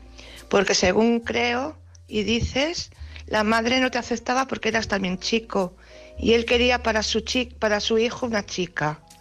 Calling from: Valladolid, Castile and León, Spain; de Valladolid.

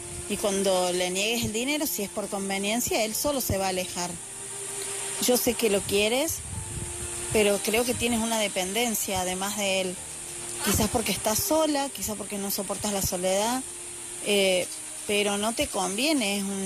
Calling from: Argentina; desde Argentina

